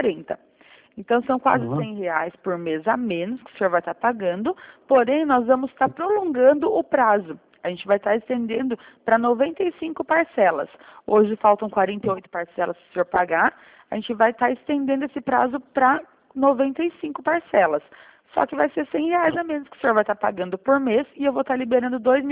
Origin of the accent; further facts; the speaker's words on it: São Roque, São Paulo, Brazil; Eu sou de São Roque, tá?